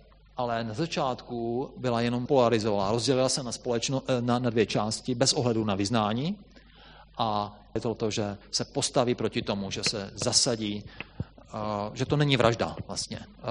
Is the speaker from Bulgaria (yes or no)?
yes; Bulgaria; Ne, já jsem Bulharka.